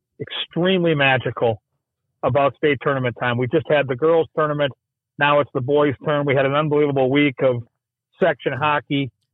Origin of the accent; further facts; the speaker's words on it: Minnesota, United States; Anyway, as a hockey player growing up in Minnesota, you quickly realize how special the tournament is